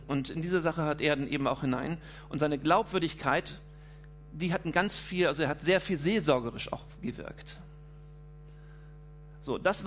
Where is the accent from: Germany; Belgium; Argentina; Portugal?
Germany; Schleswig-Holstein; born there; Bei mir zu Hause, wo ich geboren bin, Olmück-Holstein, sind drei Gutshöfe weiter